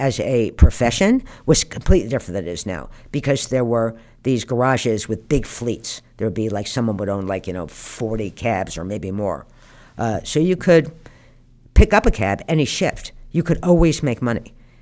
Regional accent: New Jersey, United States; I knew how to drive because I was from New Jersey, so I knew how to drive.

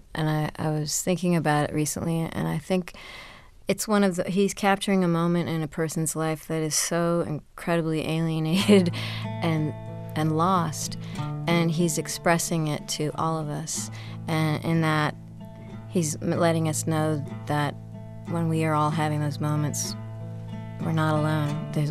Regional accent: Northeast, United States; now in Texas, United States; I'm from the Northeast, and I thought I'd seen weather.

